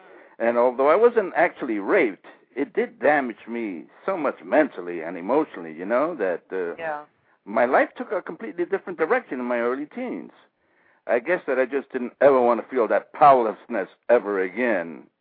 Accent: New York City, New York, United States; one day while growing up in New York City, Spanish Harlem area of Manhattan

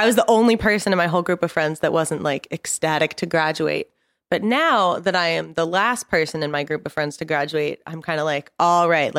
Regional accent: Texas, United States; country music was going to be it for me growing up in Texas.

